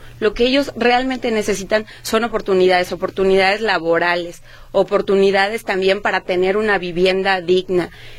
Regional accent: Talpa de Allende, Jalisco, Mexico; also born or lived in Puerto Vallarta; nací en Puerto Vallarta, Jalisco. Luego nos fuimos a vivir a Talpa de Allende. Y después yo... allá no hay universidad todavía

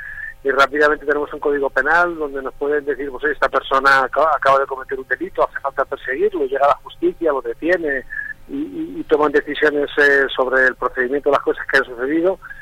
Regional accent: Costa Rica; Yo, por ejemplo, en Costa Rica, de donde vengo

